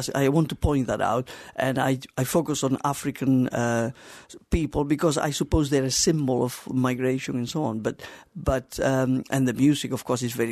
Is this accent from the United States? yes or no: no; Cordoba, Andalusia, Spain; now in London, United Kingdom; I am from Cordoba, from southern